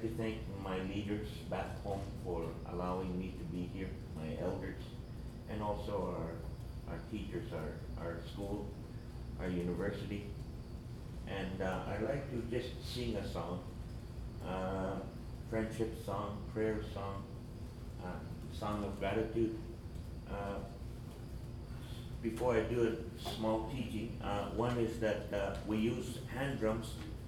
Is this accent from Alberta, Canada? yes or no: yes; Alberta, Canada; I come from Alberta, Canada.